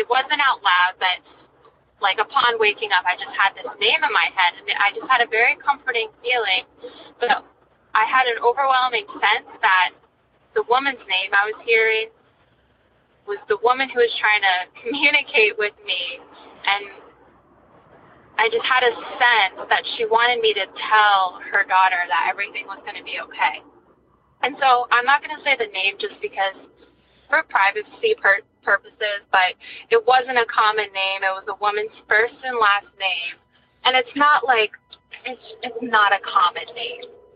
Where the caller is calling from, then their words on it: New Hampshire, United States; I'm calling from New Hampshire.